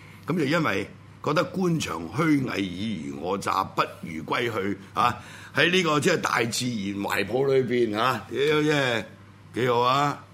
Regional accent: Guangdong, China; 歷史學家叫陳寅恪，係我哋廣東人

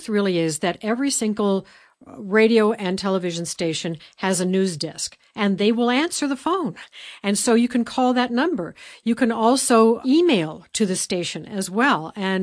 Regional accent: Ohio, United States; I grew up in Ohio, and I'm so embarrassed and ashamed about that story.

